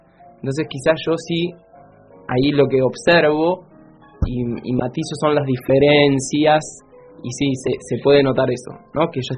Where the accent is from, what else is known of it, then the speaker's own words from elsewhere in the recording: Trenque Lauquen, Buenos Aires Province, Argentina; also born or lived in Córdoba; yo soy de un pueblo que es Trenquelauquen, en la provincia de Buenos Aires. Soy originario de Córdoba, después fui a Trenquelauquen, me crié en Trenquelauquen.